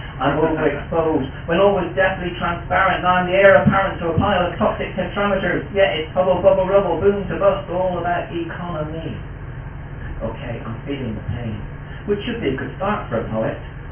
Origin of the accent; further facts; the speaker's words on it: Bristol, South West England, United Kingdom; That I grew up in Bristol, and I was telling our friend over here, when I grew up in Bristol was a tip.